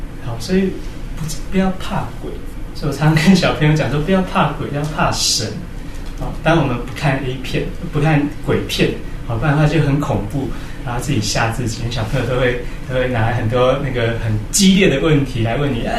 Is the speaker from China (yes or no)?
no; Gangshan, Kaohsiung, Taiwan; 从小在空军的眷村长大，在高雄的冈山，有羊肉卤豆瓣酱。我小时候飞机就一直从我的头上飞过去